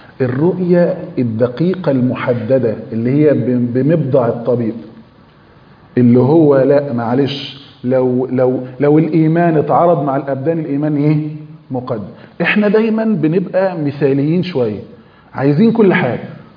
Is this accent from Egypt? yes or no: yes; Egypt; عندنا في مصر